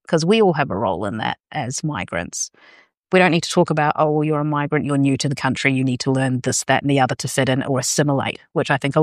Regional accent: New Zealand; now in Australia; I'm a migrant myself to Australia, but then I'm a New Zealander originally.

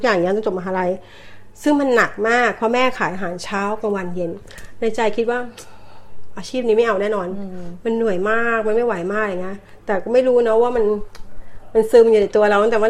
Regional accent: Bangkok, Thailand; now in Australia; เป็นคนกรุงเทพค่ะ

